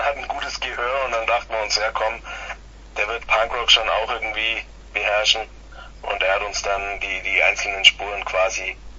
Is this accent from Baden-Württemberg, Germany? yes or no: yes; Ulm, Baden-Württemberg, Germany; Also quasi bei Ulm ums Eck. Wir kommen ja aus Ulm und der Ecke Ulm.